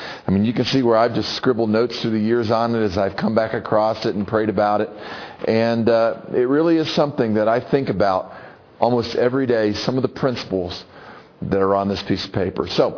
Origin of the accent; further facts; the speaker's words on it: the South, United States; And I guess just growing up in the South, maybe, you know.